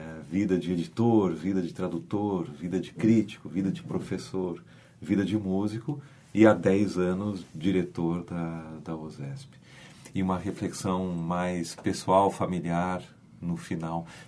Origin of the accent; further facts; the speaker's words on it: Porto Alegre, Rio Grande do Sul, Brazil; moved away as an adult; now in São Paulo, Brazil; eu sou nascido e criado em Porto Alegre. Eu morei aqui até os meus 20 anos. Por incrível que pareça, eu já estou há mais tempo em São Paulo. Eu moro há 28 anos em São Paulo. Então, tecnicamente, eu sou mais paulista do que gaúcho